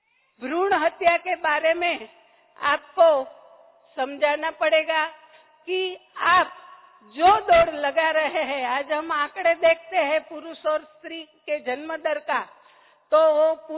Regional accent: Rajkot, Gujarat, India; first language Gujarati; Hindi is a second language; पहली बार हम हिंदी में बोल रहे हैं। हमारी मदर टंग गुजराती है

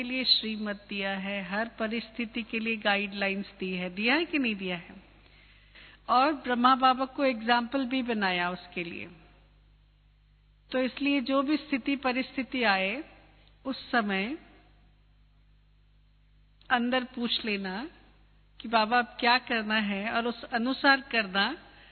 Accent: Odisha, India; हम उड़ीसा से आए ना, उड़ीसा में

